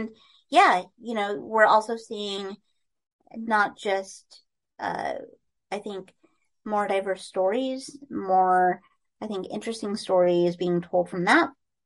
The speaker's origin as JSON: {"language": "English", "region": "Iowa", "country": "United States", "tie": "born or raised there", "said": "but I grew up in Iowa, right next door. So it always, I always call myself a child of the corn."}